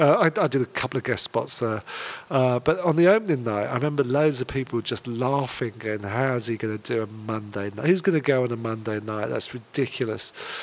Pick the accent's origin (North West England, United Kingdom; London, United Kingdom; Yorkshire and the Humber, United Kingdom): London, United Kingdom; You mean my hometown of London?